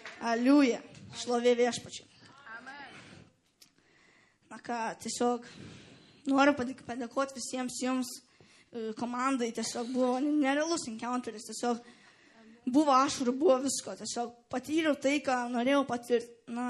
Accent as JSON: {"language": "Lithuanian", "town": "Radviliškis", "region": "Šiauliai County", "country": "Lithuania", "said": "esu iš Radviliškio."}